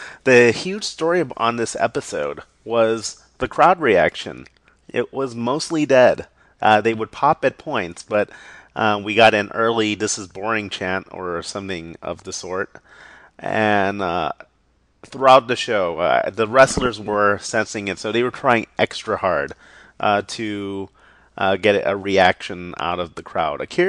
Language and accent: English; Los Angeles, California, United States; now in Bay Area, United States; Right now I'm living in the Bay Area, but my hometown is Los Angeles.